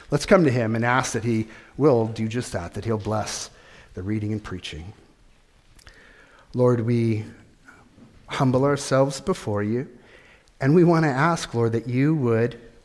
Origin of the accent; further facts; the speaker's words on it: United States; All of a sudden, I really feel like I'm an American. I belong to America. I'm an American citizen.